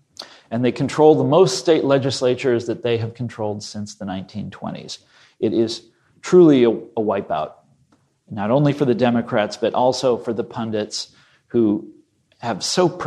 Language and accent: English; Kansas, United States; I wrote this book about right-wing populism in my home state of Kansas, which is a very populist place. It has a tradition of radicalism.